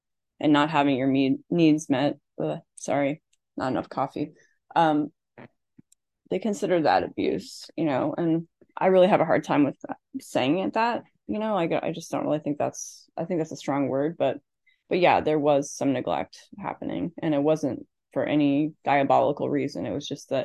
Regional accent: Midwest, United States; I grew up in the Midwest in an Irish Catholic family and went to Catholic school and all that fun stuff.

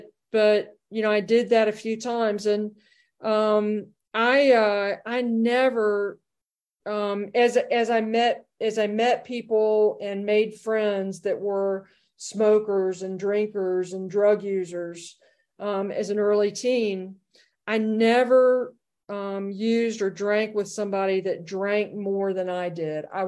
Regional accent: Savannah, Georgia, United States; And I was growing up in Savannah, Georgia.

